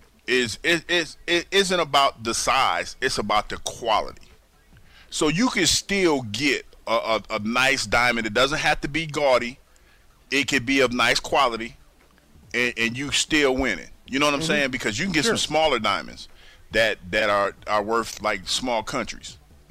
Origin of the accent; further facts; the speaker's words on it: Midwest, United States; for me, Philadelphia was a great fit because I was from the Midwest. And it had a Midwestern feel to me.